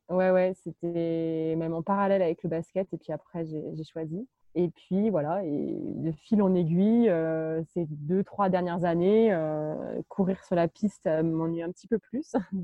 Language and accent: French; Saint-Denis-sur-Coise, Auvergne-Rhône-Alpes, France; je suis originaire du petit village de Saint-Denis-sur-Coise dans la Loire, entre Saint-Étienne et Lyon, dans les Monts du Lyonnais. J'ai 28 ans